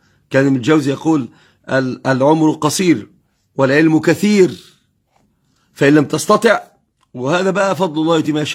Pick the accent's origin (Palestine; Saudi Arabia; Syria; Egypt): Egypt; بالذات عندنا في مصر كالمصيف